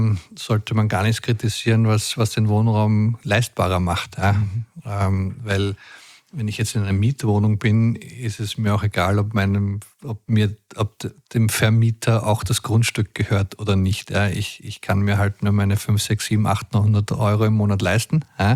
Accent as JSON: {"language": "German", "region": "Vienna", "country": "Austria", "said": "wie man uns schwer hört, bin ich Wiener."}